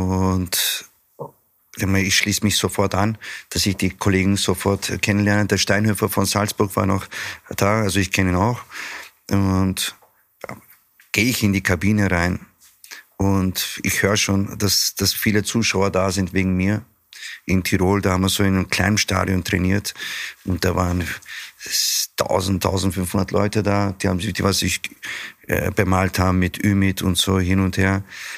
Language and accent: German; Samsun, Turkey; Ich habe eine Woche Urlaub gemacht in der Türkei, in Samsun, von wo ich herkomme.